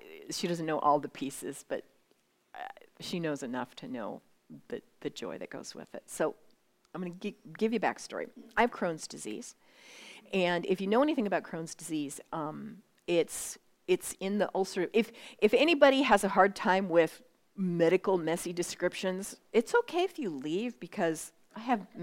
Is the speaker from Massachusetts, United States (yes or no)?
no; Ketchikan, Alaska, United States; If you don't know me, I am from Ketchikan, and so's Doug.